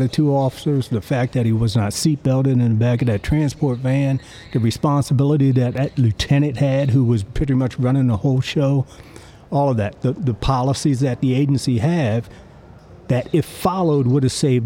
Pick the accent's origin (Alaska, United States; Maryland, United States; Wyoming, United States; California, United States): Maryland, United States; Baltimore; I grew up in West Baltimore. My mother still lives in Reservoir Hill.